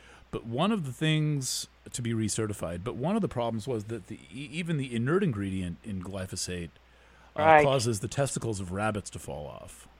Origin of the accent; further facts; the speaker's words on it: Brooklyn, New York, United States; also born or lived in Germany; And I'm from Brooklyn before it was cool.